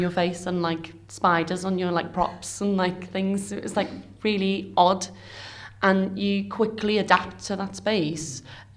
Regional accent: Liverpool, North West England, United Kingdom; Yeah, I'm from Liverpool, yeah. Yeah, so it's just down the road, really.

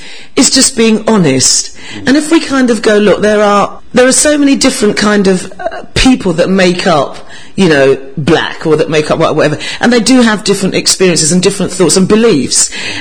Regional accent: London, United Kingdom; I was born in London. I don't really know anywhere else. This is my home.

